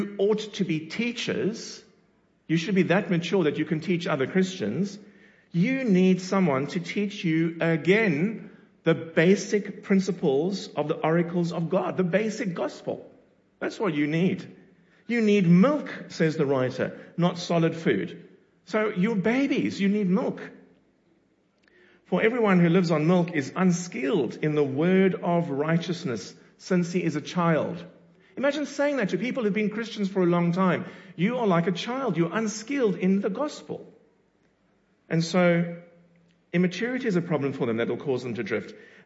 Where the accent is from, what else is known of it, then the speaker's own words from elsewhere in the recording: Cape Town, Western Cape, South Africa; As a boy, I remember news of a ship. So I come from Cape Town, for those who don't know